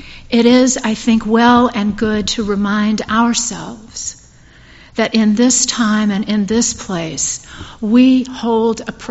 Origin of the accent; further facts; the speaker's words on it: Lynchburg, Virginia, United States; my best friend and I visited the First Unitarian Church in my hometown of Lynchburg, Virginia.